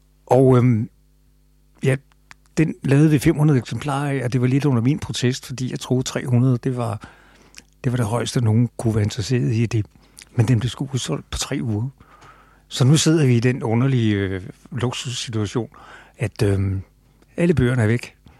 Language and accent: Danish; Copenhagen, Capital Region of Denmark, Denmark; Jeg er fra København